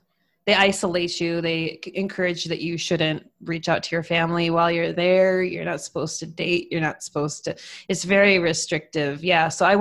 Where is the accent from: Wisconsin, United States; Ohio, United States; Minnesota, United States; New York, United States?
Minnesota, United States; I grew up in Minnesota. I'm still here in Minnesota, and grew up in a Lutheran church